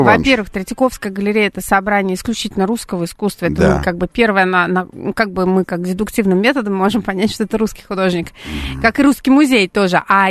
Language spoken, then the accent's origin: Russian; Saint Petersburg, Russia; Это я как петербуржец говорю.